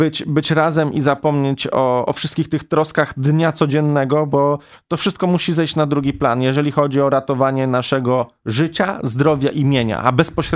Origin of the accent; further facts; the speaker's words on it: Wrocław, Lower Silesian Voivodeship, Poland; jako wrocławianin mogę powiedzieć jedno